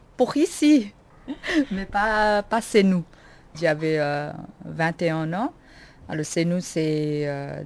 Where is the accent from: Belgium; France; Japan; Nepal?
Nepal; now in Switzerland; Et moi, je viens de Népal.